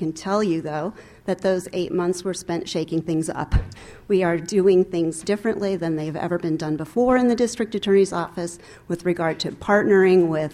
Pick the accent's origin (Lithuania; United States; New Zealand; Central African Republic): United States; Oregon; So I was born and raised in Oregon.